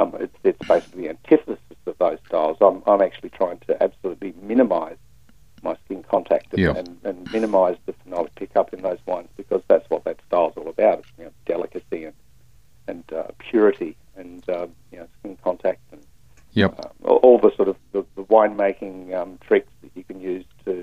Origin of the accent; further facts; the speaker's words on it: McLaren Vale, South Australia, Australia; As you know, I grew up in McLaren Vale.